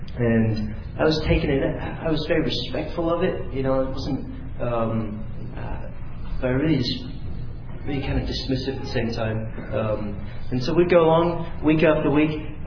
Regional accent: Scotland, United Kingdom; accent: English; So growing up in Scotland as a young believer was a very, very lonely existence. So I had an English accent

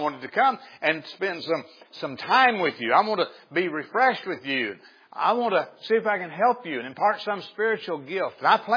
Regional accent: Arkansas, United States; Where I grew up in Izzard County, we used to drive by this place up the road about a half mile from where I grew up

